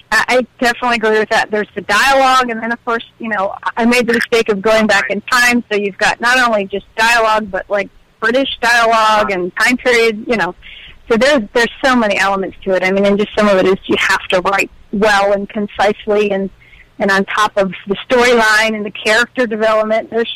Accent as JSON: {"language": "English", "country": "United States", "said": "because I'm an American. I don't know all these terms."}